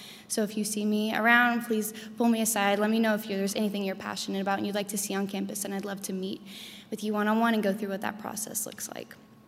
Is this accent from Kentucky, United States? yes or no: yes; Louisville, Kentucky, United States; I'm studying political science, intercultural studies, and Spanish, and I'm from Louisville, Kentucky.